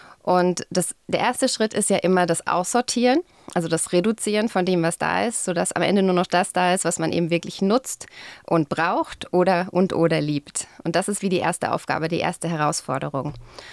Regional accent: Germany; now in Zürich, Switzerland; Ich komme aus Zürich, jetzt seit 12 Jahren, davor aus Deutschland.

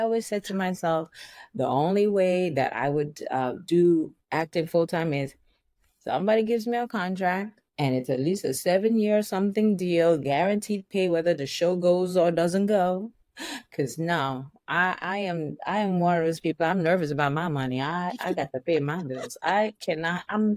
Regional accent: Nigeria; African. I'm Nigerian. I have a 9 to 5.

